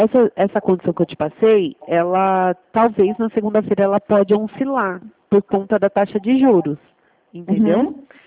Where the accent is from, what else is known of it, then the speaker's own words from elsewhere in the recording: Itu, São Paulo, Brazil; Eu falo daqui da cidade de Itu.